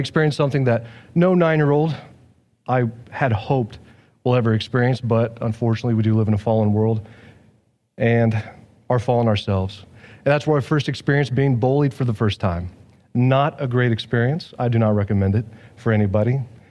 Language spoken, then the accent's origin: English; Hiawatha, Kansas, United States; also born or lived in Tulsa, Oklahoma / Jewel, Kansas / Horton, Kansas; I was born in Tulsa, Oklahoma, stayed there for about 2 months, moved up to Hiawatha, Kansas. That is North Kansas, not too far away from Nebraska.